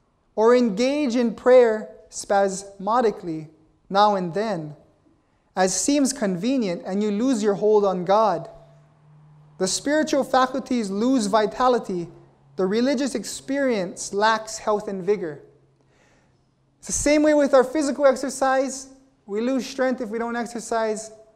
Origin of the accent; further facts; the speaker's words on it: Hawaii, United States; And, you know, growing up in Hawaii, we're all on Hawaiian time